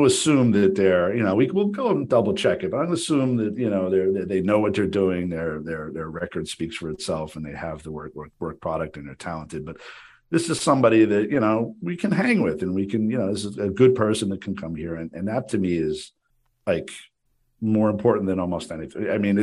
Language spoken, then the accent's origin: English; Paramus, New Jersey, United States; I grew up with you in Paramus